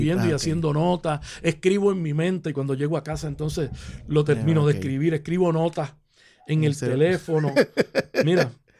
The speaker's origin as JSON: {"language": "Spanish", "country": "Puerto Rico", "said": "vamos a reírnos de cómo los puertorriqueños vivimos."}